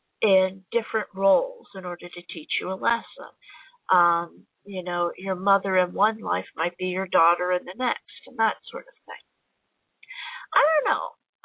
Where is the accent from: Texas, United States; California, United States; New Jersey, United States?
New Jersey, United States; now in Illinois, United States; I was from New Jersey. This is my first house in Illinois.